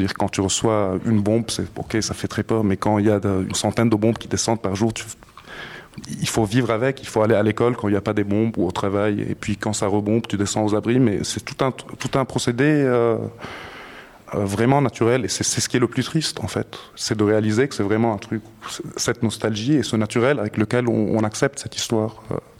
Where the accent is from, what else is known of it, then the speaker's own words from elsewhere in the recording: Lebanon; quand on est Libanais, on sait que quand ils bombardent cette région-là, ça a beau être à 2 kilomètres de chez soi, ça va pas nous toucher, quoi.